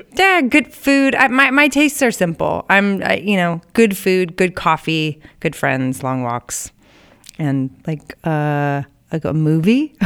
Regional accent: Eureka, California, United States; I grew up in Eureka, California, a really small town up in in the Redwoods.

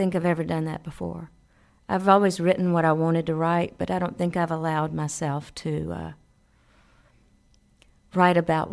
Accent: Alabama, United States; it's about growing up in Alabama and where I am now.

